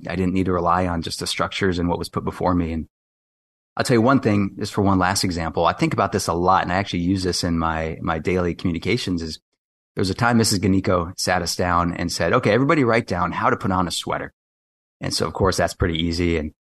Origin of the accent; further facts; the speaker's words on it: Kailua, Hawaii, United States; also born or lived in West Coast; so I grew up on the windward side of Oahu in Kailua. So various places all over Kailua itself, but Olomana, Aikahi.